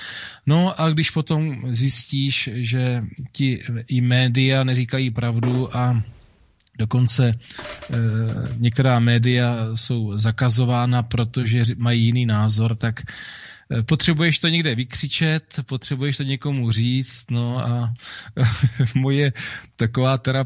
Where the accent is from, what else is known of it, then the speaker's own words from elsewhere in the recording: East Bohemia, Czechia; Jinak já jsem z východních Čech, na rozdíl od tebe